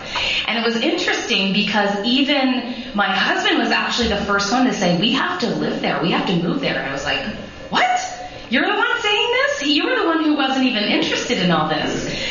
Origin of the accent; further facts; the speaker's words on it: East Coast, United States; and I grew up on the East Coast. And I was always raised to love and love grace, and to really think about justice and the poor.